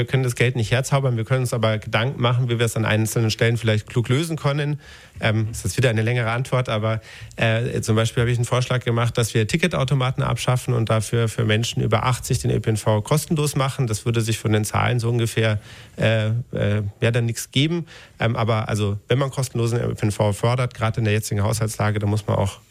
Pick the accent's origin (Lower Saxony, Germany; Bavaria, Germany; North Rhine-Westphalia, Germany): Bavaria, Germany; Moosach; Und also ich bin in Mosach aufgewachsen.